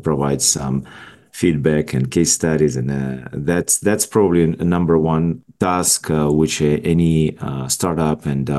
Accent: Belarus; now in Canada; I moved to Canada from Belarus around 15 years ago

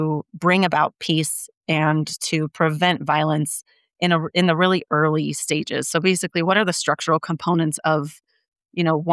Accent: Wyoming, United States; but I'm from Wyoming. I'm actually calling in from Wyoming right now, and I work full-time remotely from here. And I never thought that I would be back in Wyoming

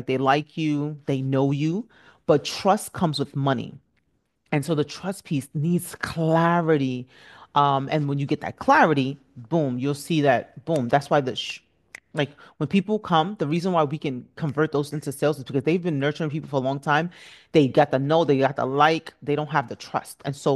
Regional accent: Nigeria; I'm Nigerian, so sometimes we use the word train

